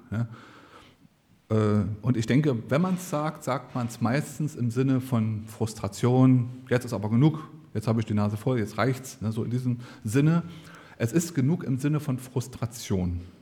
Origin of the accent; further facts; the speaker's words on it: Germany; Wir sind ja auch alle Deutsche